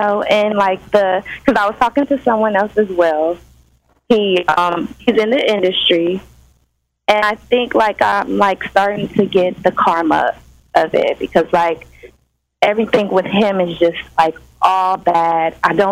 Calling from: California, United States; I'm calling from California.

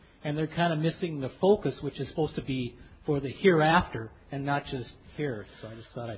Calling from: Corcoran, Minnesota, United States; from Corcoran, Minnesota.

